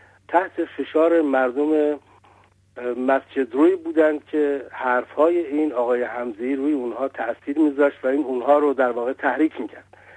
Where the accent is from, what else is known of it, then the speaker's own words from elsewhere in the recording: Iran; همه ما ایرانی هستیم